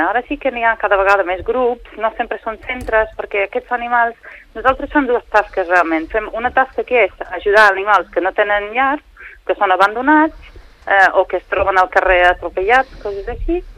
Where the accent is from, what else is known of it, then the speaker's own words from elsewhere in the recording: England, United Kingdom; Catalan is a second language; now in Spain; com sóc anglesa pues, vaig pensar que aquí potser el que faltava era informació